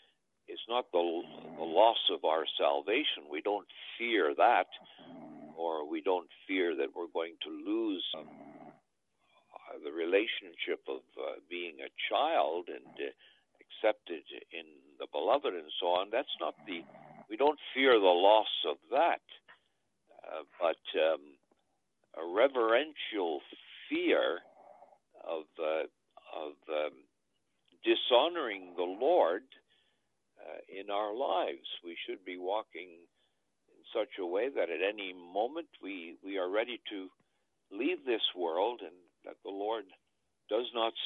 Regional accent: Ottawa, Ontario, Canada; I'm from Ottawa

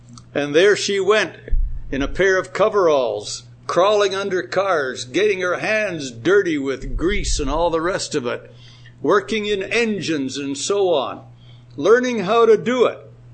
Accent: Canada; I'm not old enough to remember it, but I understand, and I'm speaking now perhaps for the moment as a Canadian

